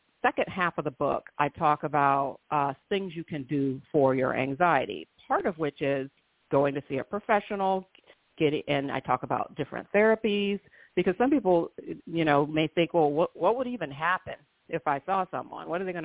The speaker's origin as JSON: {"language": "English", "region": "Florida", "country": "United States", "tie": "born or raised there", "said": "I grew up in the South as well, although some people argue that Florida is not the true South"}